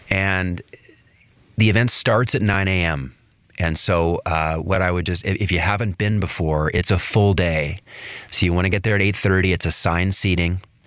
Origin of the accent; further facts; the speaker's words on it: Vancouver, British Columbia, Canada; I've been to the Big TED Conference in Vancouver, British Columbia, my hometown.